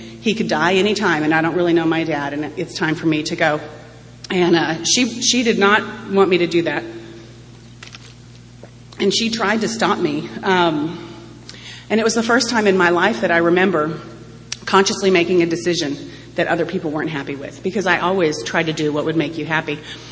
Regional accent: Texas, United States; born or raised there

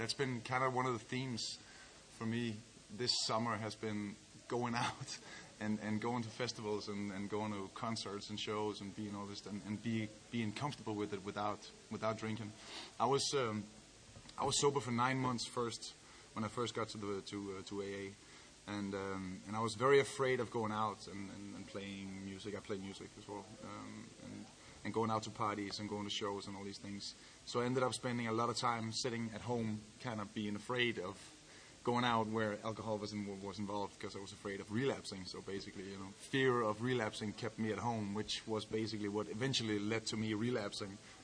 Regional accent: Copenhagen, Capital Region of Denmark, Denmark; English is a second language; I am from Copenhagen, not too far away. It's my first... I love you too. All of y'all. It's my first visit to Stockholm.

